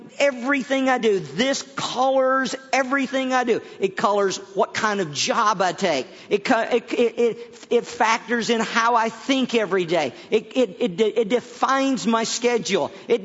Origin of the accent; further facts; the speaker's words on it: the South, United States; accent: Southern; You know, I'm from the South. I like it. I do. I know a lot of Southerners, you know, they go. I went to college in Chicago. A lot of Southerners go off to like somewhere and try to get rid of their accent. I don't.